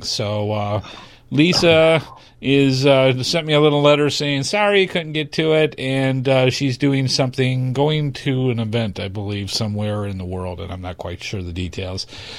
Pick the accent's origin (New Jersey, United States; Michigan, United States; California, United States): Michigan, United States; Now, I grew up in Michigan, so I'm familiar with with the cold weather and all.